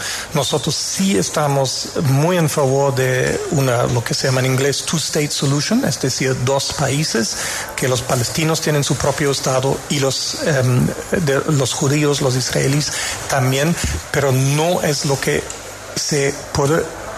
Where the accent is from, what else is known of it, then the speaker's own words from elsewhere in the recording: Hamburg, Germany; Spanish is a second language; now in Berlin, Germany; Soy de Hamburgo, pero vivo ya en Berlín desde hace buen rato.